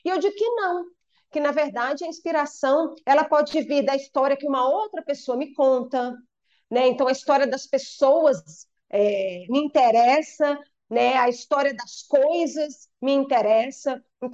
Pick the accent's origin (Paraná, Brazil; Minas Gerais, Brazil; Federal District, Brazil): Federal District, Brazil; Brasília; Bom, eu sou brasiliense, sou autora de quatro livros.